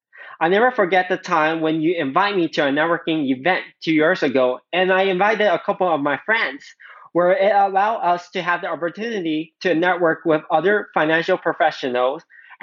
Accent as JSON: {"language": "English", "country": "China", "tie": "born or raised there", "said": "I grew up in China, and my parents own a wholesale business."}